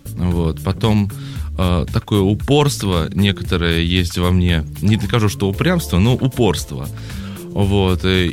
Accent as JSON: {"language": "Russian", "town": "Yelets", "region": "Lipetsk Oblast", "country": "Russia", "tie": "born or raised there", "said": "А у нас под Ельцом, под городом, откуда я родом, есть Варгольские скалы, вот."}